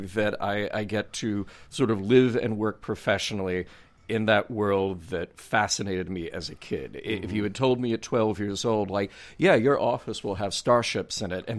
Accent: Birmingham, Alabama, United States; So I grew up in Birmingham, Alabama, and we had this beautiful 1926-27 movie palace, the Alabama

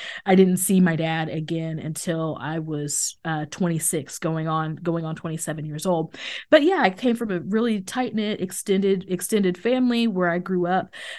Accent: Kansas City, United States; But I grew up outside of Kansas City, and I had I guess relatively large extended family, and in fact that's who helped raise me.

